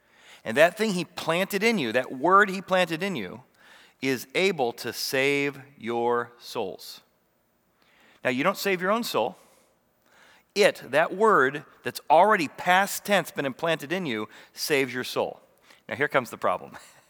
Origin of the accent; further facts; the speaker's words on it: Illinois, United States; I grew up in Illinois, so I always think corn.